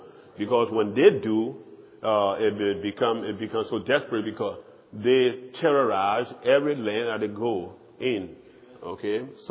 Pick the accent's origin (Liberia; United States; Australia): Liberia; I hail from Liberia, which is in West Africa, and Liberia was founded in 1816 by the American Colonization Society.